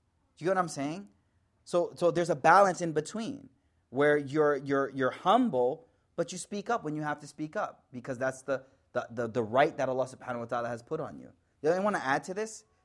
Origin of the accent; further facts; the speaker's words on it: United States; So for me as American, I think it was a little easier.